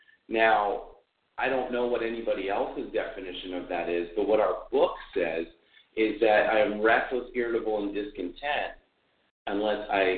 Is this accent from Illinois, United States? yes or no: no; California, United States; I'm from California.